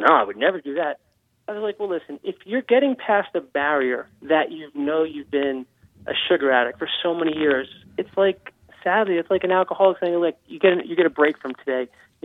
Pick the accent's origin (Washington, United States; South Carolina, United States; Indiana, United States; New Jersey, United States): New Jersey, United States; even where I grew up in New Jersey